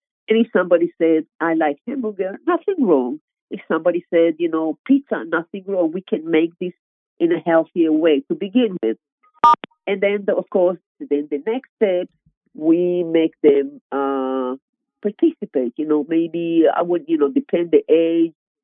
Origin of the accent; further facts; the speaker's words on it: Israel; English is a second language; because obviously I have a different accent. So, yes. Of course, Mr. Bob Hope asked, where are you from? And I said, I'm from Israel.